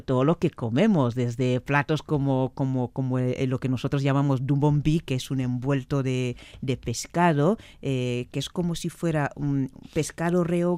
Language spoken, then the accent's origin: Spanish; Valencian Community, Spain; moved away; echo de menos efectivamente no estar en mi país y no estar en contacto, no estar viviendo la evolución de mi país